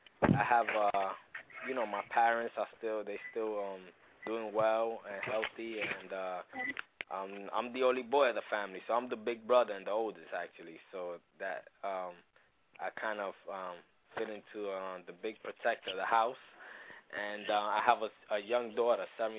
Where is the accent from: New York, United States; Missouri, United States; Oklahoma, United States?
New York, United States; New York City; I came from a rough area in New York City called Alphabet City in the Lower East Side, raised in the projects